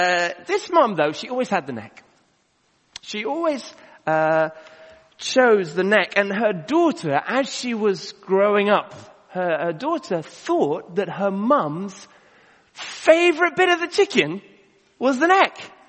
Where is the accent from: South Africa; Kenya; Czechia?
Kenya; now in United Kingdom; As many of you know, I grew up in Kenya.